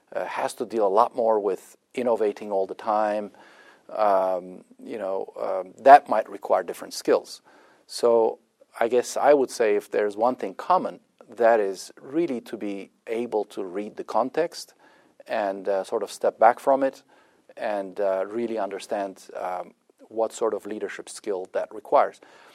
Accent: Ankara, Turkey; Well, interestingly, I was raised in Ankara, which is more of a government town.

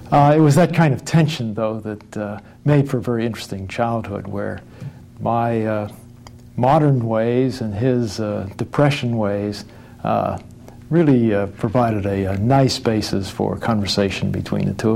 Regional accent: Pennsylvania, United States; also born or lived in Greensburg; I was born in Greensburg, Pennsylvania. Mm-hmm. And then my parents moved to Pittsburgh, so I grew up just north of Pittsburgh.

